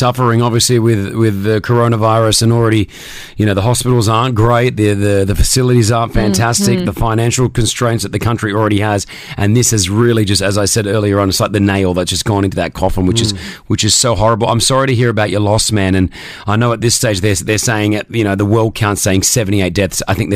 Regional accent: Australia; The radio stations in my home country, Australia, were talking about it nonstop.

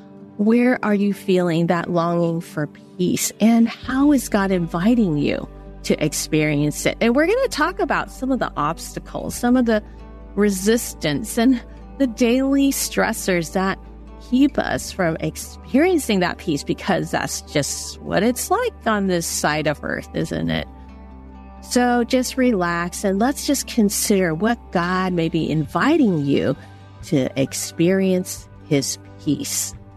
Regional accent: San Francisco, California, United States; Because you grew up in Croatia, and I grew up in San Francisco, Chinatown, and yet I just felt seen by you.

